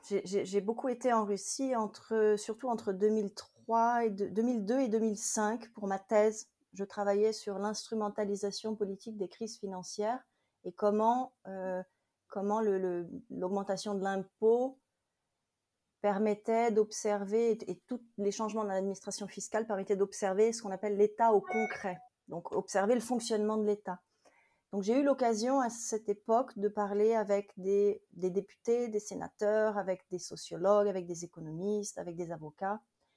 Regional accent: Paris, Île-de-France, France; je suis française, je viens de Paris

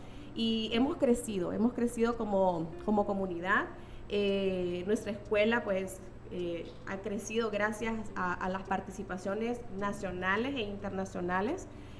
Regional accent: San Pedro Sula, Cortés, Honduras; y sí, es correcto, vengo desde San Pedro Sula.

